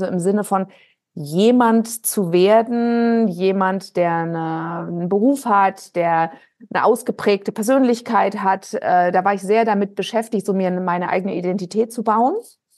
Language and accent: German; Hamburg, Germany; born there; Ja, also ich bin in Hamburg geboren.